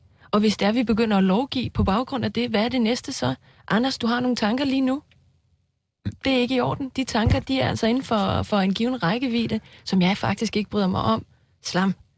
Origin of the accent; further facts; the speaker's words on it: Iceland; Danish is a second language; Nu er jeg jo islænding, så jeg ved ikke rigtig, om jeg bruger det korrekt